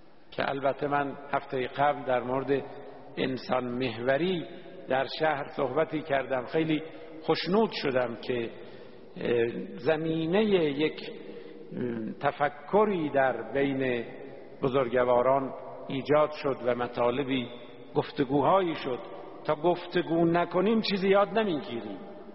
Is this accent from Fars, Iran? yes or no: yes; Shiraz, Fars, Iran; یه جهان شهری به نام مثلا شیراز که شهر خودمون هست، که شهر خداست